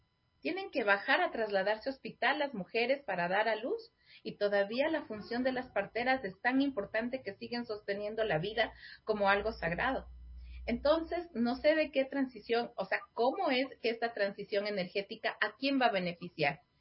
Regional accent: Ecuador; muchos en mi país, Ecuador

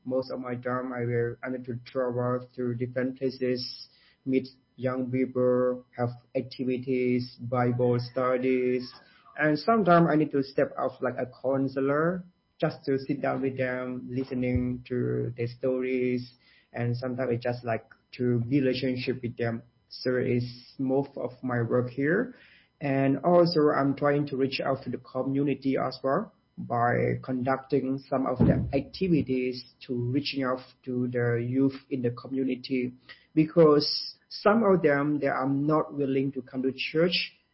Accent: Cambodia; English is a second language; now in Saint Vincent and the Grenadines; I am originally from Cambodia, but now I am serving with the United Methodist Church in the Caribbean, St. Vincent, as a youth coordinator.

